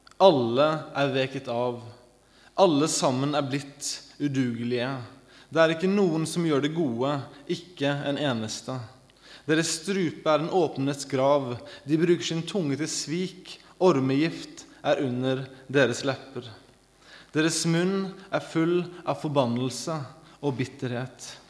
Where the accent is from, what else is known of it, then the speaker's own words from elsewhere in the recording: Sotra, Vestland, Norway; also born or lived in United States; Jeg er vestlending, selv om det ikke høres sånn ut. Men jeg er altså født og oppvokst på Sotra utenfor Bergen, og har bodd stort sett der hele livet mitt, utenom et par år i USA, hvor jeg var studert teologi